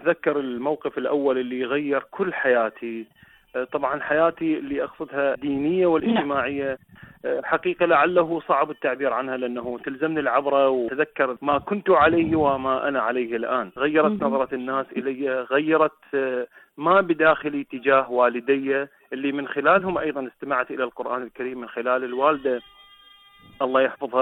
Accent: Al-Midaina, Basra Governorate, Iraq; born there; من مواليد عام 1984، ولدت في البصرة الفيحاء وتحديدا قضاء المدينة، قضاء الشهداء، لأنه قدم الكثير من الشهداء، ومن أسرة أفتخر بأنها أسرة الشهداء

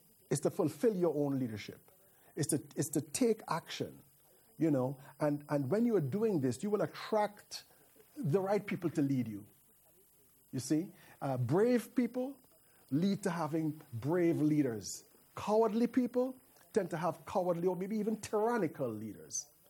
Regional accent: Bangladesh; moved away as an adult; Yeah, you know, I'm from Bangladesh. I come here. I am in an alien environment.

